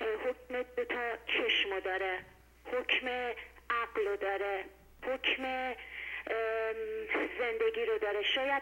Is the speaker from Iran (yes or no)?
yes; Iran